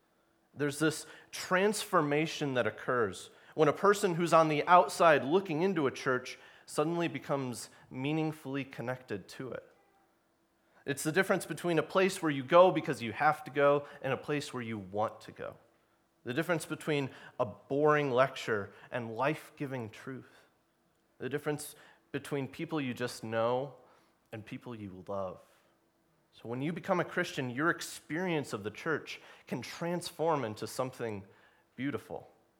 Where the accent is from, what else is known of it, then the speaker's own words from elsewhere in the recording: St. Louis, Missouri, United States; I come from St. Louis. I'm studying at the seminary there in order to be a pastor.